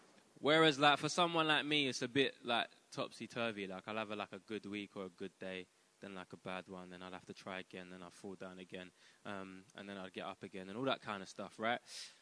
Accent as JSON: {"language": "English", "region": "London", "country": "United Kingdom", "said": "I'm a rapper from London. I'm very blessed to do what I do. I was raised in a Christian household. My mom was Christian. My dad was a Christian too."}